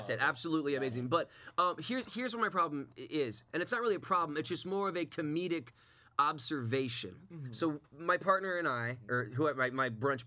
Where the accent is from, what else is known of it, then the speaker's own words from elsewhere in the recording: Lakeland, Florida, United States; Well, I grew up in Lakeland, so I mean...